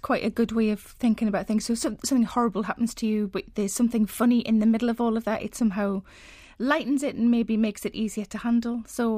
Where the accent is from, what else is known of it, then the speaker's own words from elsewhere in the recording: South Shields, North East England, United Kingdom; born there; apparently being a Geordie means you were born on the banks of the Tyne, and I was born in South Shields. But technically, I'm also a sand dancer.